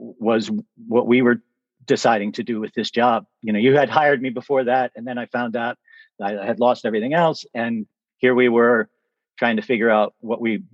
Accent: Philadelphia, Pennsylvania, United States; I was born in South Philadelphia, right uh-huh. around the airport, on Tinicum Island.

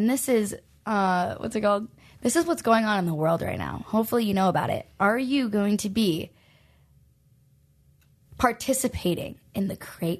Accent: Michigan, United States; I'm from Michigan. There's lakes everywhere, okay?

